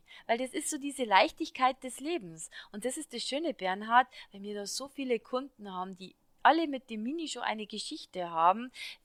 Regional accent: Bavaria, Germany; accent: Bavarian; Du merkst, ich bin bayerisch Kindl und ich rede auch gern Dialekt

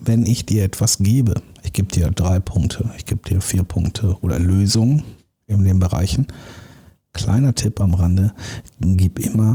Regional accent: Dortmund, North Rhine-Westphalia, Germany; ich bin ja im Ruhrgebiet geboren, so Dortmunder Jung und eher mit Bier groß geworden

